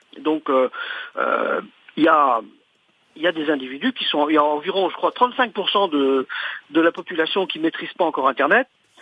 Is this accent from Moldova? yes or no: no; Brittany, France; Je suis originaire du Morbihan